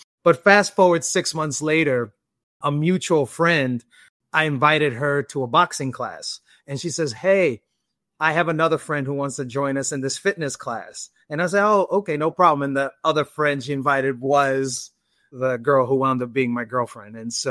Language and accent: English; New York City, New York, United States; also born or lived in Denver, Colorado; I'm mostly an East Coaster. I grew up in New York City, and then for a period of time of my life, grew up in Denver, Colorado as well, but have lived in the DC metro area for the last 20 years, and I'm 42.